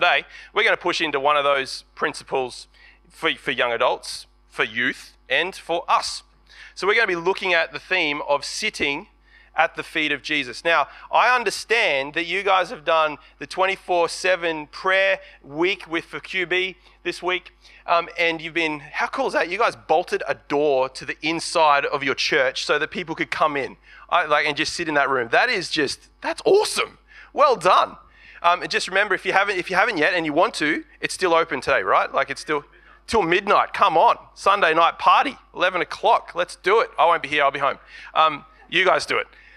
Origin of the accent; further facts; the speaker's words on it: Gold Coast, Queensland, Australia; So I'm from the Gold Coast. I've been on the Gold Coast.